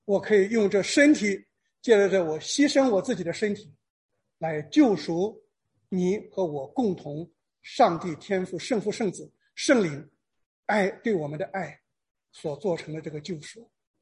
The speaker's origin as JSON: {"language": "Chinese", "country": "China", "said": "我是个中国人"}